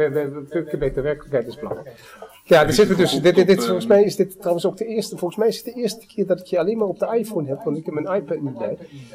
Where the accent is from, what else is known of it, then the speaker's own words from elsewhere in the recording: Netherlands; now in Paris, France; Ik als Hollander in Parijs, weet je, dan kan je met je goede wil niet tegen Europa zijn.